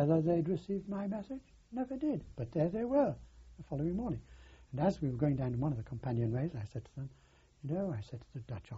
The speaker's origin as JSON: {"language": "English", "region": "England", "country": "United Kingdom", "said": "I'm English, SOS, I'm English"}